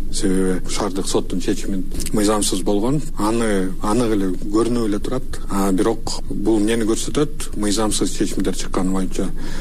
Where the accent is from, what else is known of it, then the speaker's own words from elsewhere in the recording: Osh, Osh Region, Kyrgyzstan; born there; Мен болсо төрөлгөндө Кыргызстанда Ош шаарында төрөлгөм. 91-ci жылы Кыргызстан эгемендүүлүк алганда мен Кыргызстандын жараны болчумун.